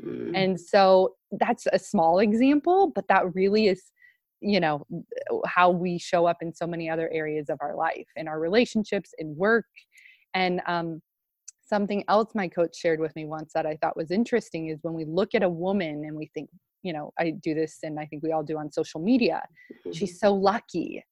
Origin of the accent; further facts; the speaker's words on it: Iowa, United States; I'm originally from Iowa, Midwest girl